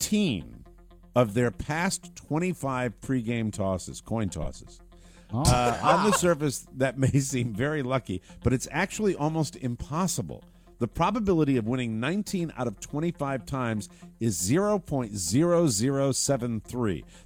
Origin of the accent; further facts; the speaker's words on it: New England, United States; I'm not even though I'm from New England, I don't follow the Patriots.